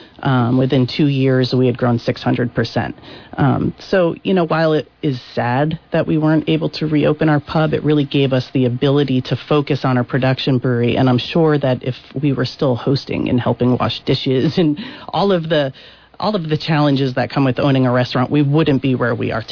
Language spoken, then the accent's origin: English; Barre, Vermont, United States; I had a great childhood growing up in Barrie. My dad worked here in Waterbury in the state offices. And I'll be honest, growing up, I couldn't wait to leave Vermont.